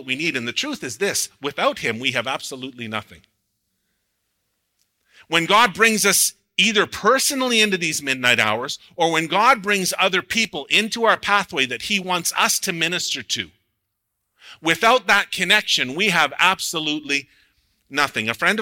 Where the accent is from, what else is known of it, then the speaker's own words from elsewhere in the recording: Ontario, Canada; here in Alberta we have some wild blueberries, but where I grew up in Northern Ontario, we have wild blueberries everywhere.